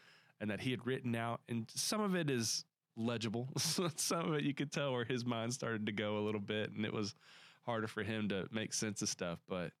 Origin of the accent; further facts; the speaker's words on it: Arkansas, United States; because I grew up in kind of a town seat, county seat of a town, and we were Independence County